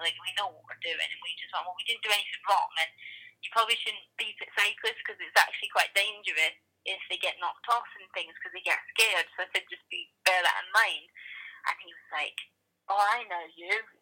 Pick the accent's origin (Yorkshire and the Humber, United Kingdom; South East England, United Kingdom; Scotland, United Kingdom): Scotland, United Kingdom; It's being Scottish is a nightmare.